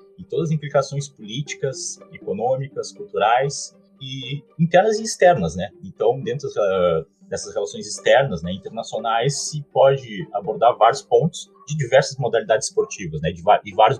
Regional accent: Pelotas, Rio Grande do Sul, Brazil; eu tenho 33 anos, sou natural de Pelotas, Rio Grande do Sul, mas estou agora terminando o doutorado na Universidade Federal de Santa Catarina

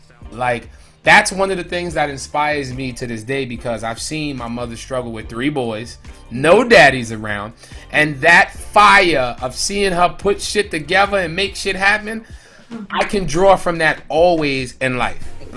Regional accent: The Bronx, New York, United States; I'm from the Bronx, so I'm always trying to do things to uplift it, whether it's comedy or live music.

